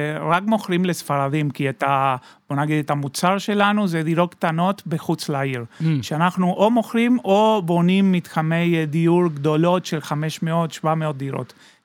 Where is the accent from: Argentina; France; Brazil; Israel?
Argentina; Hebrew is a second language; כי אני במקור מארגנטינה, כמו שומעים